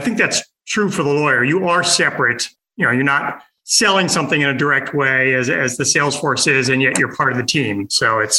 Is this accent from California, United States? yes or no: no; Washington, District of Columbia, United States; I'm from Washington, D.C. I've got a younger brother and two stepsisters who are essentially my age.